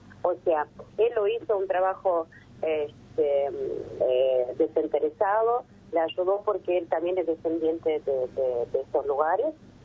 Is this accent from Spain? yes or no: no; Ukraine; Yo digo, yo soy ucraniana, se imagina. O sea, mi país está invadido